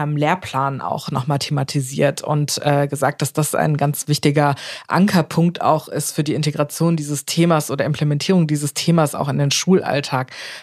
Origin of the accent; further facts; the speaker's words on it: Baden-Württemberg, Germany; Ich bin in Baden-Württemberg groß geworden